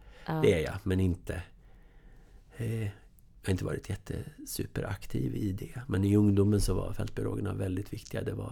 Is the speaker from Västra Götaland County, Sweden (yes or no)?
yes; Gothenburg, Västra Götaland County, Sweden; Eller så här, jag är från Göteborg. Och där nere var vi lite så här, närmast föraktfulla mot skogen.